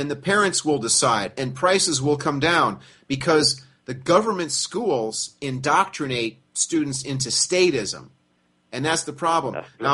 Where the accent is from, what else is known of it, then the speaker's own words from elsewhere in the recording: United States; I actually know world history, and I'm an American.